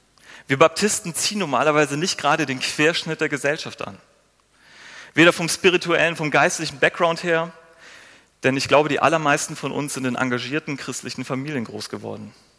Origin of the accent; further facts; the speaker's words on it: Northern Germany, Germany; bin ich irgendwie nicht zu sowas fähig, so als Norddeutscher oder als Lehrerkind.